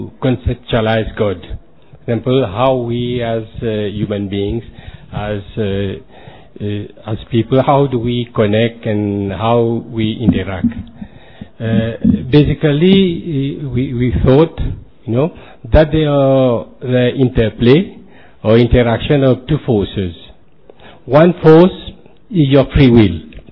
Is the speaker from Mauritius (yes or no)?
yes; Mauritius; I am coming from Mauritius.